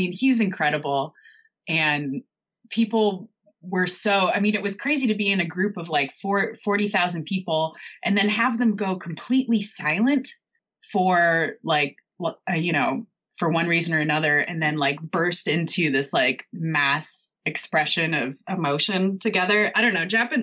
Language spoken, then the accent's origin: English; New Zealand; oh yeah, you know, I'm coming from New Zealand and all that stuff.